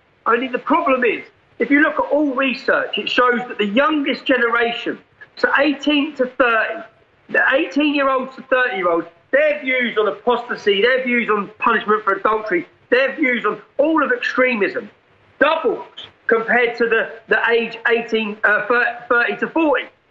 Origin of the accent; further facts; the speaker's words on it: Luton, East of England, United Kingdom; Well, if I bring you back to my hometown of Luton